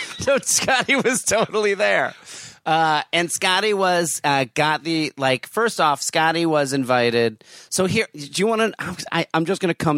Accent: New Jersey, United States; also born or lived in New York; I lived in New York for so long, and I grew up in New Jersey

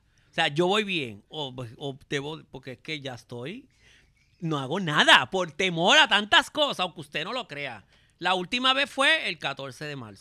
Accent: Puerto Rico; yo soy puertorriqueña

